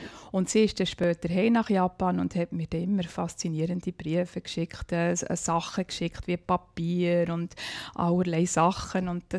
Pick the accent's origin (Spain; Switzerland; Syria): Switzerland; Biel, Bern; Ich bin sehr sogar mitten in der Stadt aufgewachsen, in Biel am Zentralplatz. Meine Eltern hatten ein Geschäft dort.